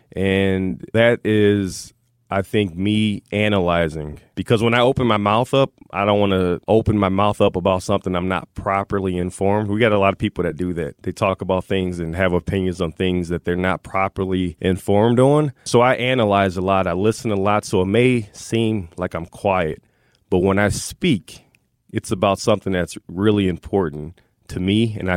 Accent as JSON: {"language": "English", "town": "Milwaukee", "region": "Wisconsin", "country": "United States", "tie": "born or raised there", "said": "Yeah, born and raised in Milwaukee. You know, I lived in Milwaukee, so I can say that I was raised by Milwaukee and Wauwatosa."}